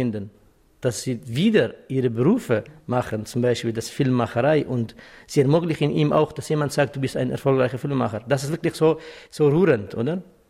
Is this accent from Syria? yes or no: yes; Syria; first language Kurdish; German is a second language; moved away; also born or lived in Czechoslovakia; In Syrien, meine Muttersprache ist Kurdisch, dann musste ich Arabisch lernen in der Schule, weil kurdische Sprache verboten war in Syrien oder ist immer noch verboten. Dann habe ich Englisch gelernt und als ich nach Tschechoslowakei gegangen bin, dann musste ich Matura in Tschechoslowakisch machen